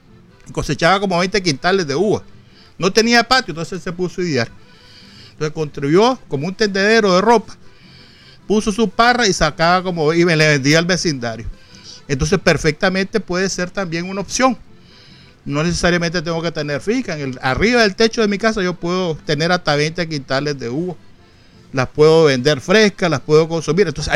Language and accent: Spanish; León, Nicaragua; yo me acuerdo cuando era chaval en León, en el Parque Central de León